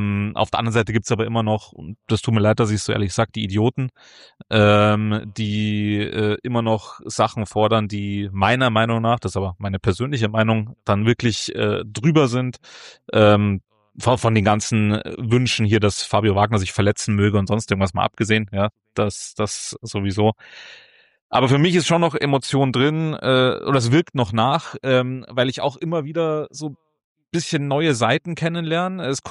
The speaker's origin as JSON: {"language": "German", "town": "Munich", "region": "Bavaria", "country": "Germany", "said": "wir als Münchner"}